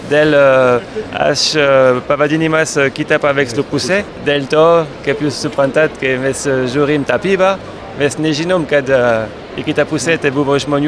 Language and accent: Lithuanian; France; Lithuanian is a second language; Aš esu iš Prancūzijos.